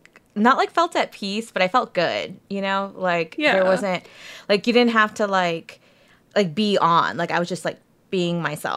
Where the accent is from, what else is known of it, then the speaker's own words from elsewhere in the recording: Texas, United States; and I certainly did not hear about it growing up in Texas, where we have a different spin on what history means.